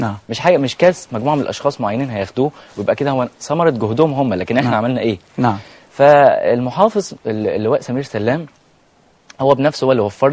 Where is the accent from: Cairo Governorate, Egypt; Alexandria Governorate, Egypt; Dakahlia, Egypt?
Dakahlia, Egypt; Mansoura; يتكلموا فيه عندنا في المنصوره.